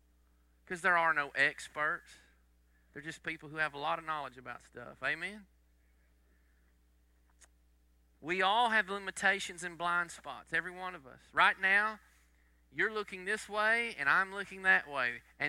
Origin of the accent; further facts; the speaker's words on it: Texas, United States; I'm from Northeast Texas and I lived other places and got to see other things, so I got to see other cultures. And when I moved back to Northeast Texas